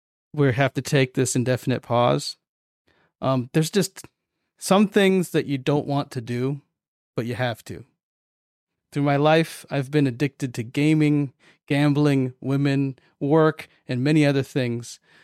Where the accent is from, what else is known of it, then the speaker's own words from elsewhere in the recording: Seattle, Washington, United States; also born or lived in Japan; it was me living in Japan, but I'm fully American from Seattle, Washington.